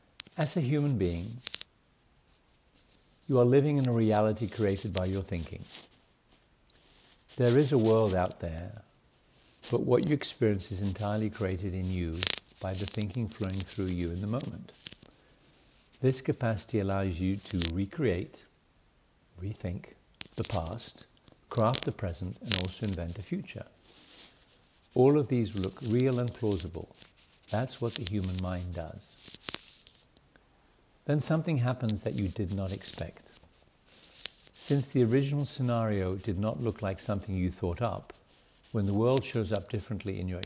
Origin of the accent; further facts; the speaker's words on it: United Kingdom; now in United States; As a Brit who is also a US citizen, I've had an interesting few months.